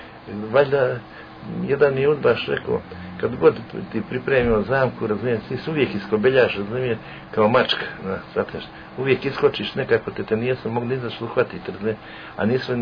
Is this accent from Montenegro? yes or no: yes; Lijeva Rijeka, Podgorica, Montenegro; jesi ti iz Live Rijeke sa Ptiča? Rekao, da.